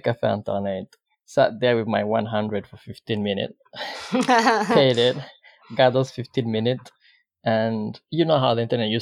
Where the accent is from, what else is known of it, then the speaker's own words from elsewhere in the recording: Rwanda; now in Vancouver, Canada; I am from Rwanda, and I've been living in Vancouver for the past 7 years because I moved here in 2014.